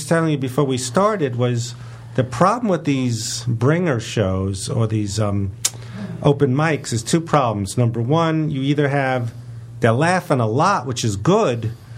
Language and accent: English; Dallas, Texas, United States; I go, hey, I'm not from around here, obviously. I'm from Dallas.